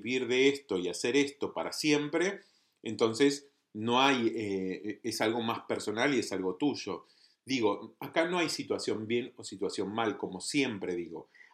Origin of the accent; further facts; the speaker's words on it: Argentina; y más siendo argentino